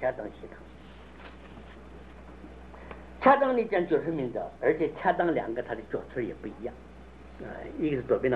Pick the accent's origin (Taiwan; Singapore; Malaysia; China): China; 我们中国人的这个女子无才便是德就完蛋了